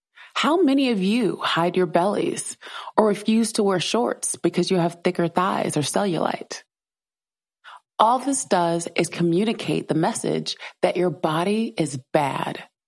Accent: South Carolina, United States; And I grew up in South Carolina, y'all.

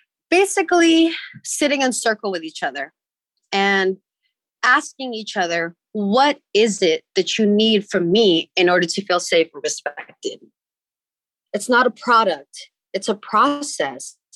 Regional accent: California, United States; I'm from the Bay. I listen

